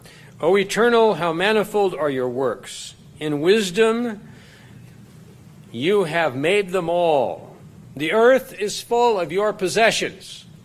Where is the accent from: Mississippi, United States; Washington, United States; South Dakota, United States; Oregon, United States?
South Dakota, United States; I grew up around fossils in South Dakota.